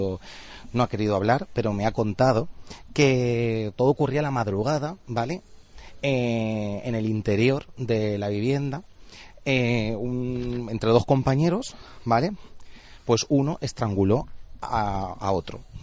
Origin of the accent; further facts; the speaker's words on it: Las Palmas, Canary Islands, Spain; lo sabemos todos los que somos de aquí, de Las Palmas